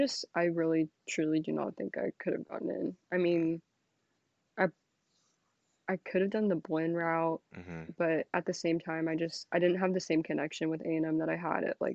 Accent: Houston, Texas, United States; also born or lived in Wichita; I grew up in Wichita until I was about 8, and Wichita, that place is cold. And so I think I was used to the cold there, but then moved on to Houston

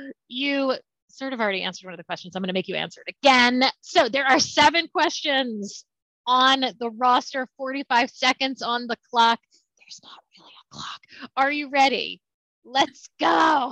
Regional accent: Massachusetts, United States; We have a Great Lake in my hometown in Massachusetts

